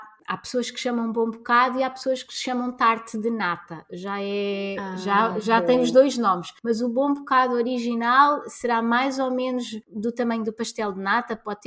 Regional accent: Lisbon, Portugal; quando vou ao Porto, eu sou de Lisboa

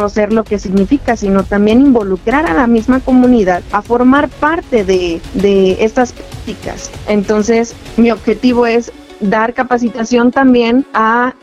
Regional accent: Puente de Ixtla, Morelos, Mexico; tengo 26 años, soy del municipio de Puente de Ixtla y avecindada del ejido de Amacuzac.

